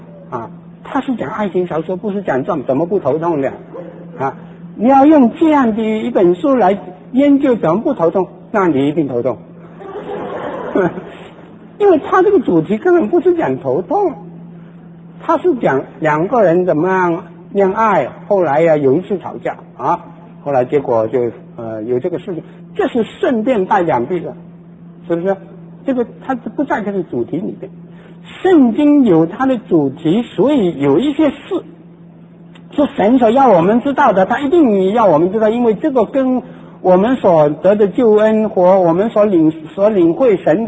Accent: China; 我们中国人

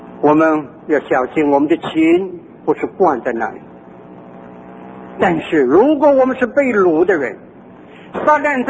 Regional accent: Qingdao, Shandong, China; 我的故乡山东青岛

